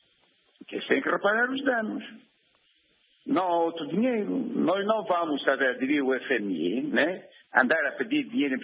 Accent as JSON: {"language": "Portuguese", "country": "Angola"}